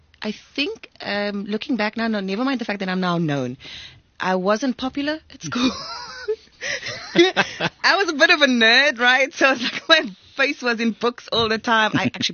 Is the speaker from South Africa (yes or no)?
yes; South Africa; first language Afrikaans; English is a second language; And like obviously Afrikaans is my mother tongue, right? So I watched my mom once when I went home.